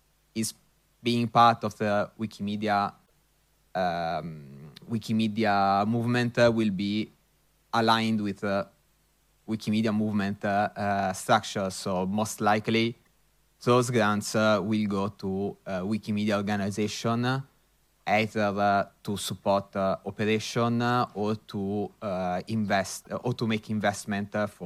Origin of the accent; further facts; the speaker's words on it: Italy; Yeah, I come from Italy, and in Italy I know very, very few endowments